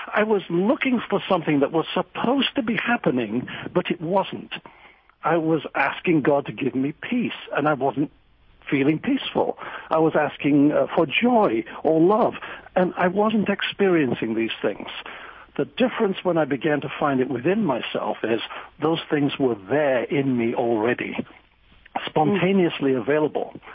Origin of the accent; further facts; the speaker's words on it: Yorkshire and the Humber, United Kingdom; It was a journey that began growing up in Yorkshire in northern England, and I had grown up in the Church of England, sung in the choir